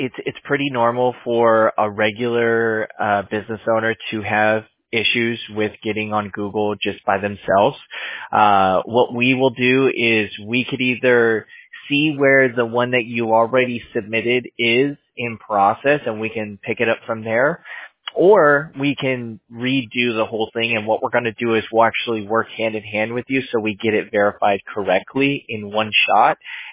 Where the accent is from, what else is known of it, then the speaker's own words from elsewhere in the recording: California, United States; Well, I'm from California, so that's where we're based out of.